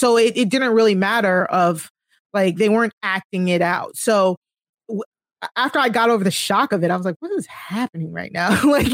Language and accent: English; United States; I am from the Maryland, D.C., Virginia area.